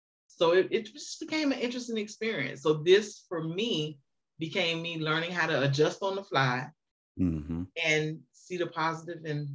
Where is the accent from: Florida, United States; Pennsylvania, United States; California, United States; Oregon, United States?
Florida, United States; Miami; I was born and raised in Miami, and I am the oldest of me and my sister, two girls.